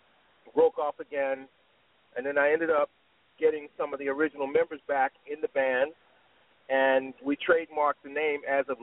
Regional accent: Philadelphia, Pennsylvania, United States; I'm originally from Philadelphia, so I came out of the Gamblin' Huff stable.

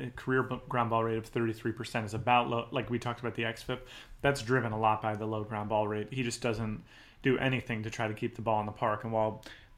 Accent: New Jersey, United States; I grew up in New Jersey.

